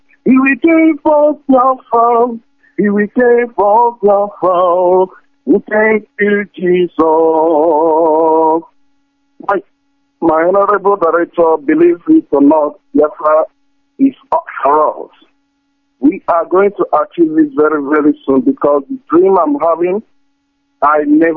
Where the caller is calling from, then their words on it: Malaysia; I'm calling from Malaysia.